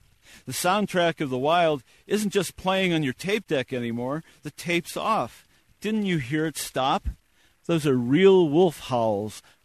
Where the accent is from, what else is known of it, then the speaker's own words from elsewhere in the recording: Berkeley, California, United States; I'm from Berkeley, Bay Area Watershed